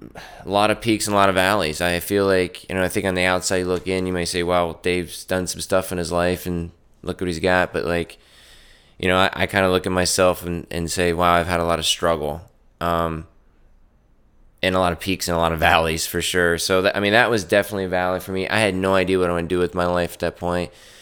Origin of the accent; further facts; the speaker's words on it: Pennsylvania, United States; My story is, I grew up in Pennsylvania. I played hockey my whole life.